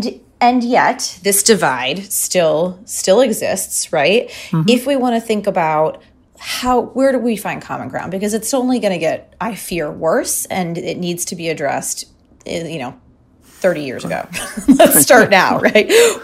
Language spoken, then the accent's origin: English; Michigan, United States; And listen, I am from Michigan, actually.